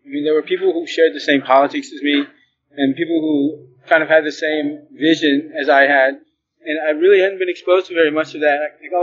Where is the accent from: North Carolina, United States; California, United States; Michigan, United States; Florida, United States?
California, United States; Oakland; also born or lived in Berkeley; I grew up in Oakland and Berkeley, so I'm a Bay Area native.